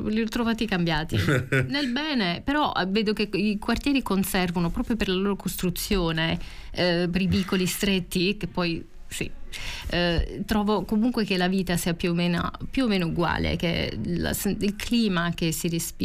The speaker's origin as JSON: {"language": "Italian", "country": "United States", "second_language": "Italian", "said": "io vengo dal Nuovo Mondo e non siamo, gli americani non sono radicati alla terra alle origini"}